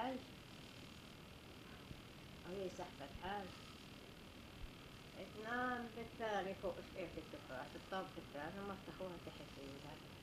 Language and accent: Arabic; Palestine; moved away; هاي لما طلعنا من فلسطين جينا على الأراضي قالوها لأولاد المدرسة لما دخلوهم فلسطين تنادي.